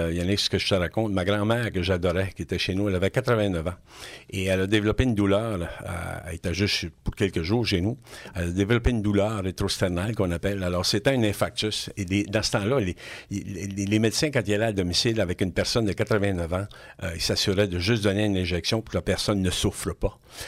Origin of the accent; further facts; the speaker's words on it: New Brunswick, Canada; moved away as an adult; now in Québec, Canada; J'ai travaillé 3 ans chez nous au Nouveau-Brunswick, de 1974 à 1977